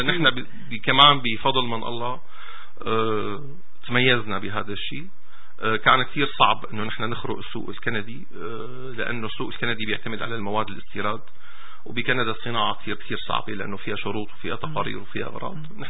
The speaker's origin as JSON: {"language": "Arabic", "country": "Syria", "lives_now": "Canada", "said": "رح لك بصراحة أنا سوري، أنا سوري وأفتخر، مع أني أنا كندي"}